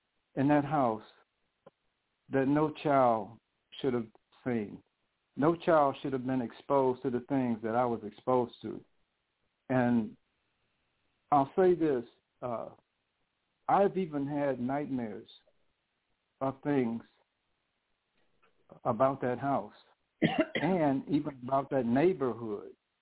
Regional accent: Brooklyn, New York, United States; born there; also born or lived in Bronx / Queens; we lived in the Bronx. So I was born in Brooklyn. I lived for a very short while in Queens.

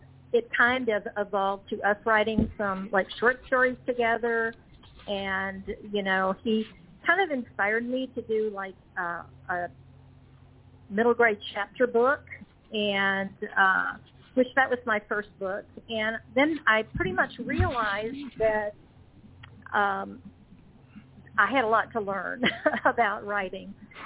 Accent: Tuscaloosa, Alabama, United States; also born or lived in Gadsden / Colorado; Well, I was born in Gadsden, but I grew up mostly in Tuscaloosa with a couple of years kind of in between. Then we were in Colorado, but came back to Alabama.

